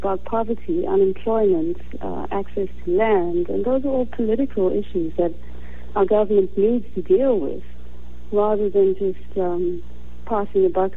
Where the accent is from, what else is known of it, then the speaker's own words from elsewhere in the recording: South Africa; Well, South Africa, I'm from South Africa.